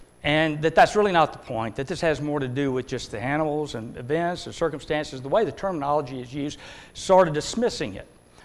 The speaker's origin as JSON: {"language": "English", "region": "Texas", "country": "United States", "tie": "born or raised there", "said": "when I grew up in Texas, the longhorn steer, it's quite well known."}